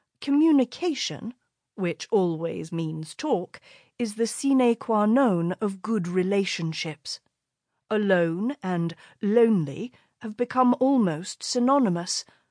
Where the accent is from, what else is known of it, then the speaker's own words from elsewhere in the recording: London, United Kingdom; also born or lived in Scotland; We grew up in London, and in an enormous early Victorian mansion house, my father's childhood home, in southwest Scotland.